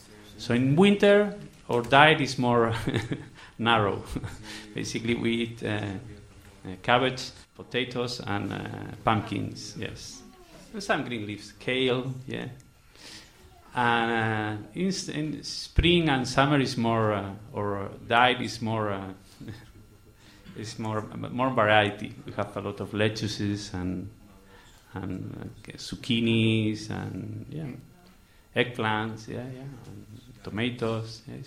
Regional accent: Spain; I'm from Spain. I live in North Spain with my good wife, Marta, and my son, Vrindavan.

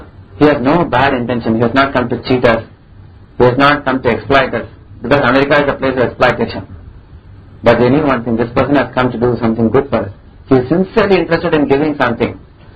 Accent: South India, India; English is a second language; because I come from South India.

